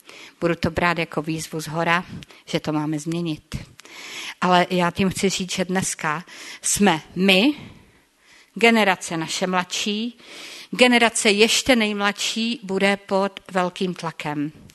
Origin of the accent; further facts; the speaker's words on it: Rožnov pod Radhoštěm, Zlín Region, Czechia; now in Prague, Czech Republic; My žijeme v Praze, já jsem z Rožnova.